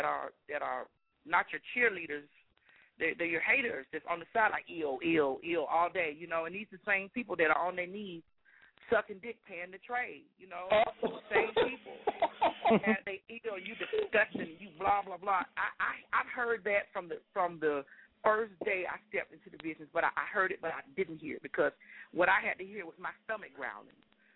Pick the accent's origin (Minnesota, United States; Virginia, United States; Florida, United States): Florida, United States; Miami; I'm from Dade County, Miami, Florida